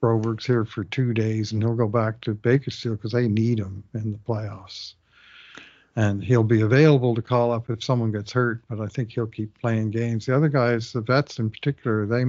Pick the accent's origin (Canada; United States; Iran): Canada; St. John's, Newfoundland and Labrador; I just heard recently, my hometown, St. John's, Newfoundland, they lost the Newfoundland Growlers of the ECHL.